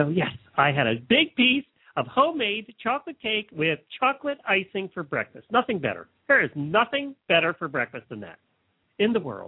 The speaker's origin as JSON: {"language": "English", "town": "Ocala", "region": "Florida", "country": "United States", "said": "from Ocala, Florida."}